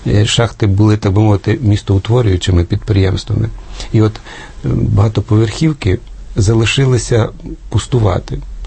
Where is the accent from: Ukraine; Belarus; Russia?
Russia; Siberia; Я народився і виріс у Сибірі. Мої батьки були там політв'язнями, потім на засланні.